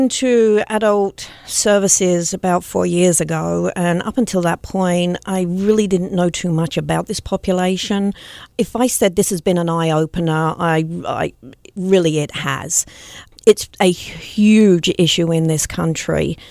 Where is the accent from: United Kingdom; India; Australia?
United Kingdom; Cambridge, East of England; moved away as an adult; now in United States; I actually came to the United States back in 1989. I came on a two-week vacation. I was born and raised in England in the university city of Cambridge.